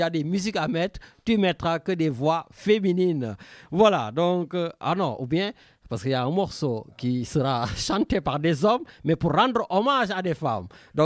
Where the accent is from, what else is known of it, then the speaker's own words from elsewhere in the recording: Senegal; c'est vrai, je suis Sénégalais